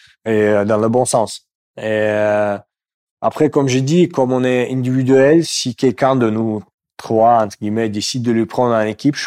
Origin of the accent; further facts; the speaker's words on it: Moscow, Russia; French is a second language; Je viens de Moscou.